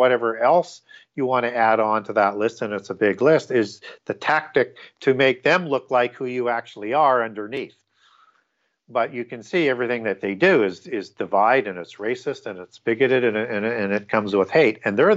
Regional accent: Canada; And I'm from Canada, and on CBC television, they would have them a few times showing him going into a Club of Rome meeting.

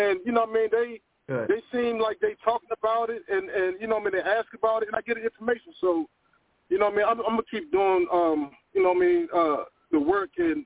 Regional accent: Washington, District of Columbia, United States; because I'm originally from Washington D.C.

